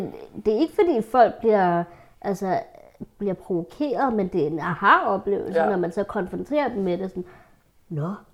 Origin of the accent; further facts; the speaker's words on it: Copenhagen, Capital Region of Denmark, Denmark; jeg er født og opvokset i Storkøbenhavn, med forældre i et lejlighedskompleks